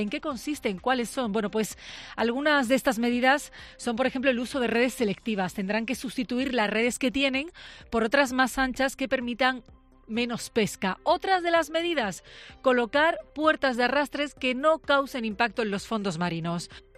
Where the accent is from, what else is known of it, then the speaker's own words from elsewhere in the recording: Andalusia, Spain; Anuncios que nos afectan a ti o a mí como andaluces